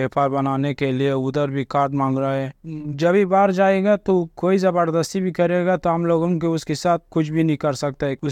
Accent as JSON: {"language": "Hindi", "country": "Afghanistan", "said": "30 साल है मेरा उम्र, मैं अफगानिस्तान से हूँ।"}